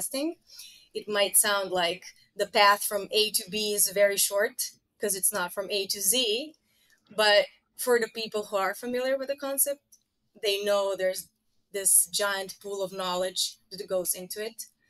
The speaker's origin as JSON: {"language": "English", "country": "Serbia", "said": "I come from Serbia."}